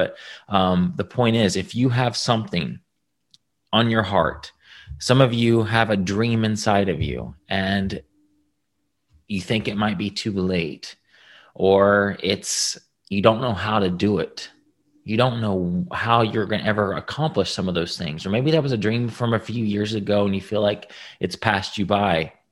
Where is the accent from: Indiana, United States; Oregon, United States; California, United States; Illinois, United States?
Indiana, United States; I'm from Indiana, and I went to a small school called Huntington College.